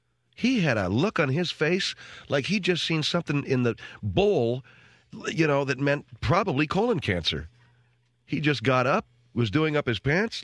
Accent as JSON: {"language": "English", "country": "Ireland", "said": "I'm Irish, therefore I drink."}